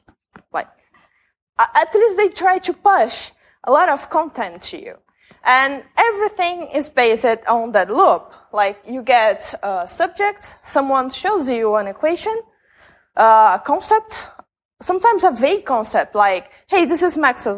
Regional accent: Brazil; English is a second language

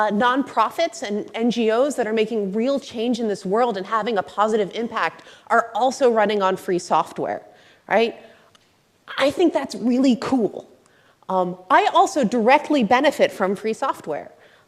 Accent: United States; I'm from the United States.

